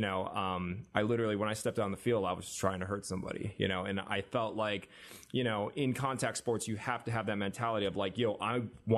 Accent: South Korea; but I'm from Korea and I'm actually Korean, was really confusing to people.

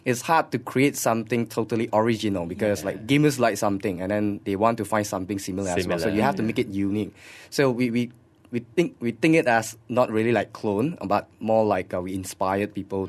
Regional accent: Malaysia; oh, we are Malaysian and we just make game for our country and all that.

